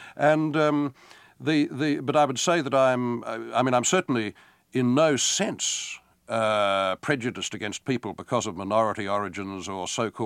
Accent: Australia; I'm Australian, not English

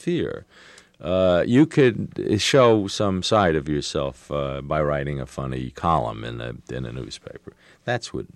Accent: United States; I'm an American, you know, a third-generation American.

